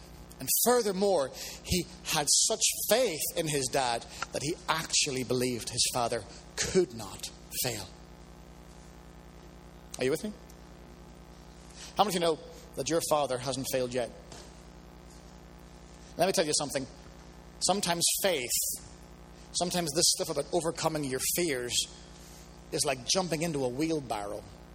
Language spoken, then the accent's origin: English; Ireland; When I was a kid growing up in Ireland